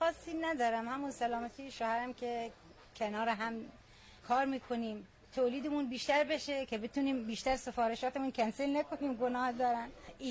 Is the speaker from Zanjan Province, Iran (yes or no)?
no; Shushtar, Khuzestan, Iran; now in Ahvaz, Iran; من از شوشتر هستم ولی ساکن اهوازم.